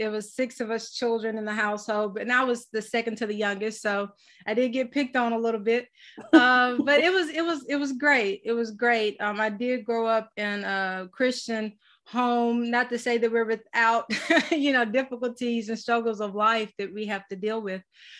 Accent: Mississippi, United States; Yes, as she said … I'm from Mississippi. Right now I'm in Laurel, Mississippi with my husband and two children.

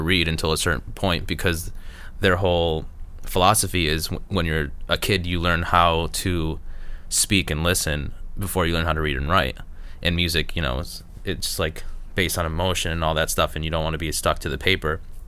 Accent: Rochester, New York, United States; I'm from Rochester, New York, upstate.

